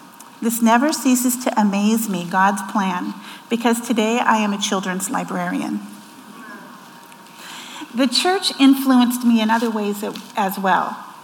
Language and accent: English; Modesto, California, United States; born there; I was born right here in Modesto.